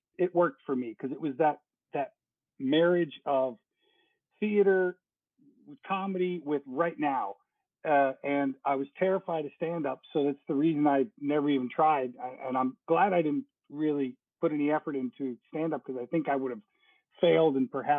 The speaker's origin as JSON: {"language": "English", "town": "Stuart", "region": "Florida", "country": "United States", "tie": "born or raised there", "said": "We're at a place called Margarita y Amigas in Stuart, Florida, which is my hometown."}